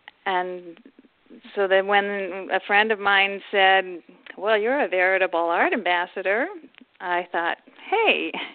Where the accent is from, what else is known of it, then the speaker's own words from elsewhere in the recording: California, United States; drove across back to my home town in the Bay Area in near San Francisco.